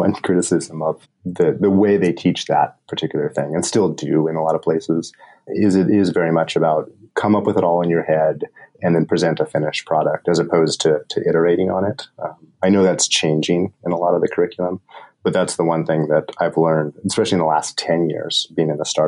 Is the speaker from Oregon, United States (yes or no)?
yes; Gold Beach, Oregon, United States; also born or lived in Hawaii / California; But early childhood was a place called Gold Beach, Oregon.